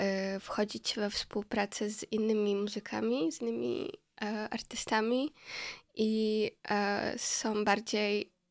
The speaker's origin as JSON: {"language": "Polish", "town": "Khmelnytskyi", "region": "Khmelnytskyi Oblast", "country": "Ukraine", "second_language": "Polish", "moved": "as an adult", "lives_now": "Wrocław, Poland", "said": "Pochodzę z miasta, które się nazywa Chmielnicki. Znajduje się pomiędzy Lwowem a Kijowem. Tak, jest gdzieś pomiędzy 400 kilometrów od Lwowa, 400 kilometrów od Kijowa. I przyjechałam do Polski na studia, na polonistyczne."}